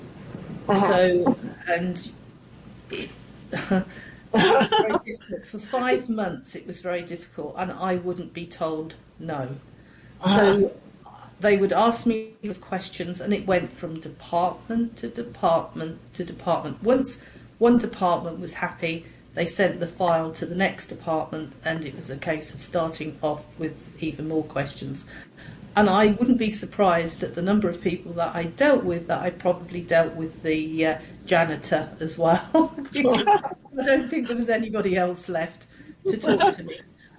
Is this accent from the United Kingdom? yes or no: yes; England, United Kingdom; I'm from England